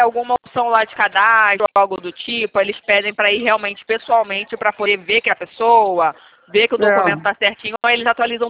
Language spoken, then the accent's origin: Portuguese; São Gonçalo, Rio de Janeiro, Brazil; Não sou daqui do Rio, não. Eu sou de São Gonçalo. Faço uma viagem todo dia. É 2 horas vindo, 2 horas indo embora.